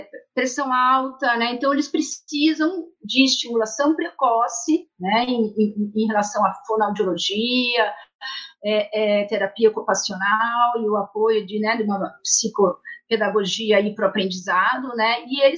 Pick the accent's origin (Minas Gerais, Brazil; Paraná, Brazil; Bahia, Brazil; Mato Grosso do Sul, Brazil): Paraná, Brazil; Curitiba; ele foi diagnosticado isso com 2 anos de idade aqui em Curitiba, né, sou de Curitiba.